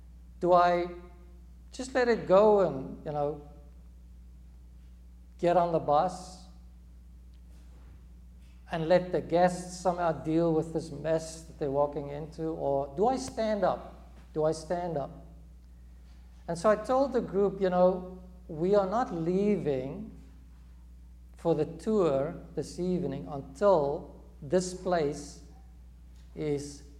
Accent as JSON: {"language": "English", "country": "South Africa", "tie": "born or raised there", "moved": "yes", "lives_now": "New York, United States", "said": "to speak to his civics class about growing up in South Africa"}